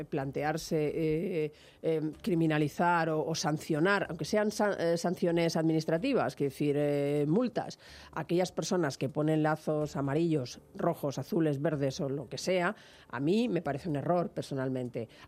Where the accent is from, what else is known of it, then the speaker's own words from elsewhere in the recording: Catalonia, Spain; siendo tan catalanes como usted, que es mi caso, no pensamos como usted